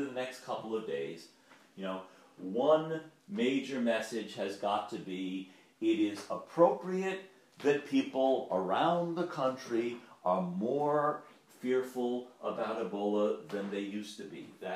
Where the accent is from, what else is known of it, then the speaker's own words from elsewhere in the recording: United States; where we need to focus our effort as Americans and as an American government is, you know, we need a Manhattan Project on a vaccine.